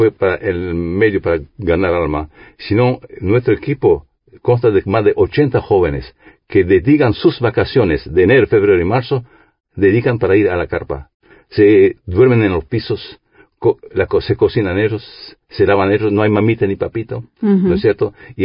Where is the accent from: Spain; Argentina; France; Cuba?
France; now in Uruguay; Aunque yo soy francés, digo en nuestro país, porque soy más uruguayo que francés.